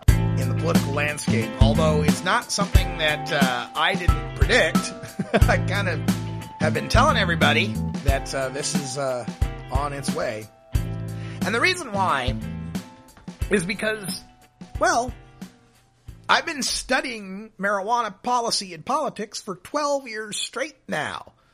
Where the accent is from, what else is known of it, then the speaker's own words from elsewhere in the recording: Oregon, United States; those factors combined to lead my home state of Oregon to become the first to decriminalize personal possession in 1973.